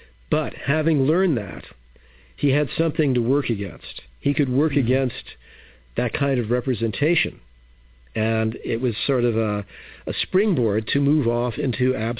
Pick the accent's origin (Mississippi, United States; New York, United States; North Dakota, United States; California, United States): California, United States; Los Angeles; I mean, I grew up in Los Angeles, and I loved movies